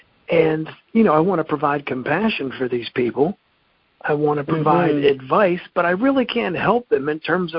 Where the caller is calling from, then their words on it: Maryland, United States; I'm calling from Maryland.